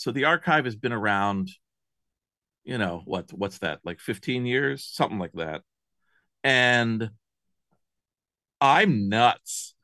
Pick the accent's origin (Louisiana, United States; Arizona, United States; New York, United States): New York, United States; And we're both from New York, which I think is very funny. Although you cannot hear that in his voice at all. He has destroyed it out in the West Coast. I still sound like where I come from.